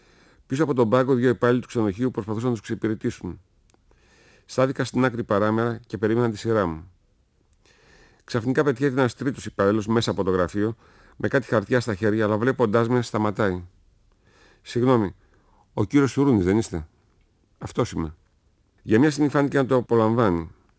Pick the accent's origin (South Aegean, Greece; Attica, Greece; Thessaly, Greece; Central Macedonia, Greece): Central Macedonia, Greece; Thessaloniki; είμαι από τη Θεσσαλονίκη, γεννημένος εδώ